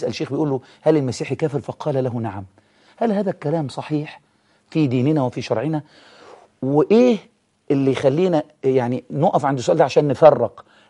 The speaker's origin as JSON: {"language": "Arabic", "country": "Egypt"}